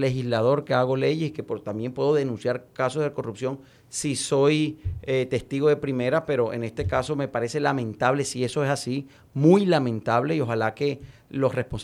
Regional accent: Colombia; Yo, como cualquier colombiano y como congresista, espero que se esclarezcan los hechos.

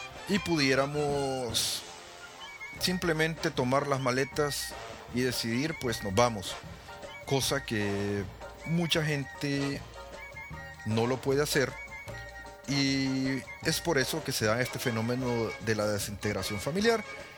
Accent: El Salvador; moved away as an adult; Yo salí de El Salvador, o más bien me tocó sacar a mi familia de El Salvador en el año 2006, justamente en febrero del 2006.

